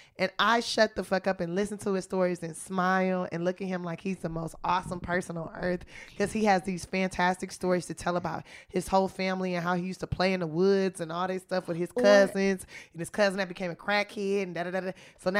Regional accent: Los Angeles, California, United States; I'm from South Central Los Angeles, okay? I'm a hood chick that learned how to blend into different scenarios, okay?

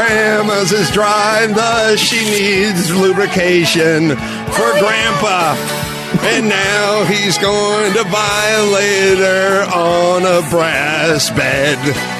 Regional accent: North Hollywood, California, United States; Wait, where is that? I'm from North Hollywood.

